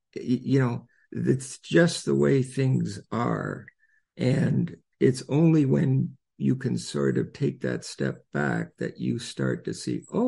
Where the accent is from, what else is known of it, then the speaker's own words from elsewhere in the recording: Canada; I'm from Canada, and I learned that maybe it wasn't even a classic verse down in the States.